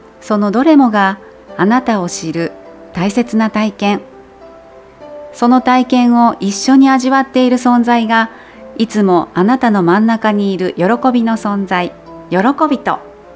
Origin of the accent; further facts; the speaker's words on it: Osaka, Japan; also born or lived in Kobe; now in Nishinomiya, Japan; 関西です。私大阪、神戸で生まれたんですけど、すぐ大阪に越してきたので、大阪で生まれて、そして今は兵庫県の西宮の方に、住んでます。